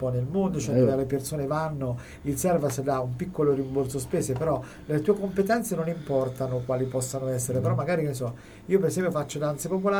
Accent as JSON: {"language": "Italian", "town": "Perugia", "region": "Umbria", "country": "Italy", "tie": "born or raised there", "said": "Io sono perugino, da una vita vivo a Perugia"}